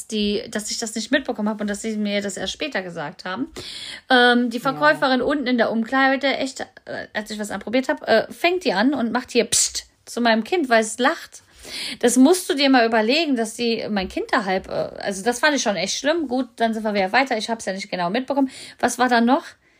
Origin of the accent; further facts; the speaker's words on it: Düsseldorf, North Rhine-Westphalia, Germany; Ich bin selber Düsseldorferin.